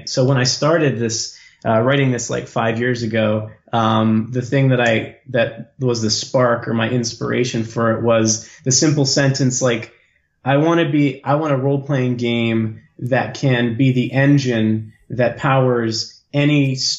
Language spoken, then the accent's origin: English; New Jersey, United States; also born or lived in Pennsylvania / Maryland; now in Delaware, United States; I grew up mostly in New Jersey in the U.S.